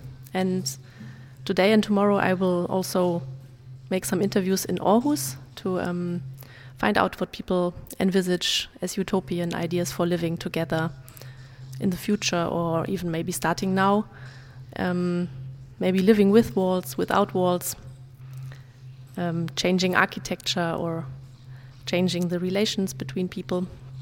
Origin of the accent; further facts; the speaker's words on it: Berlin, Germany; English is a second language; And like Louise just said, I come from Berlin.